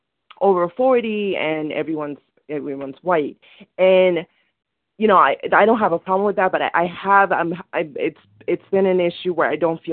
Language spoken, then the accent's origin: English; Dominican Republic; now in Westchester, United States; so I live in Westchester, and majority of the people, I'm Dominican, I'm from the Dominican Republic, and everyone, and I'm 28